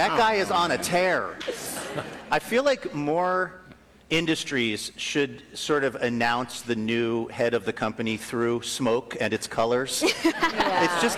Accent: Pacific Northwest, United States; I'm from the Pacific Northwest, and I've lost friends in the war.

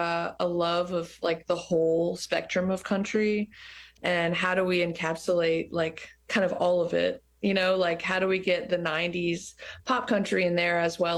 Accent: Georgia, United States; now in New York, United States; I'm from Georgia. I left the South. I live in New York.

